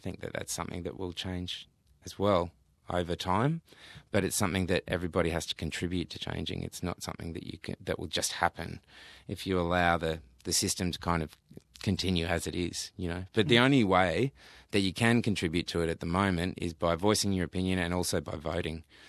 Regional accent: Australia; Australian. So that's not the experience that everybody has growing up in Australia.

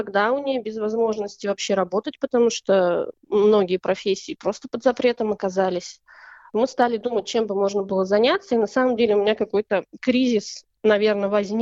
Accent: Kazan, Tatarstan, Russia; moved away as an adult; now in Australia; Мы приехали из города Казани. Приехали мы в конце мая этого года

